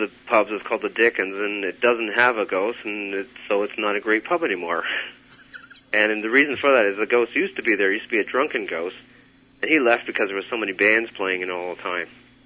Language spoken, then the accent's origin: English; Burlington, Ontario, Canada; So you had a lot of activity with the settlers and the pioneers in those days.